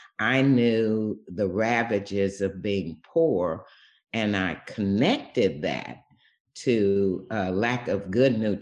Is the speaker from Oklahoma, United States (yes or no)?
no; Fort Smith, Arkansas, United States; I was born and raised in Fort Smith. I've been here all my life.